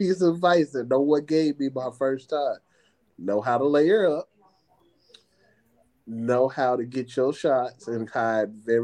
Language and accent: English; Chicago, Illinois, United States; now in Newport News, United States; Chicago, Illinois is my hometown, Chi-Town. And I reside now in Newport News, Virginia.